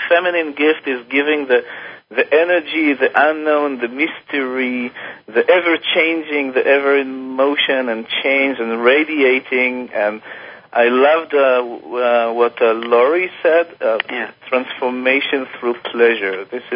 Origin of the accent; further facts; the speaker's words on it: Israel; now in New York, United States; Yeah, I'm from Israel.